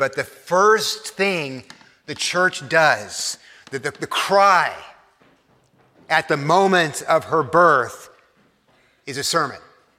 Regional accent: Texas, United States; I took Spanish growing up in Texas in high school.

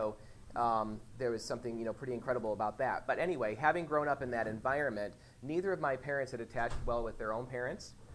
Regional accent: Whitney Point, New York, United States; I actually grew up in this area. I grew up in the Whitney Point area, and a little bit north of there.

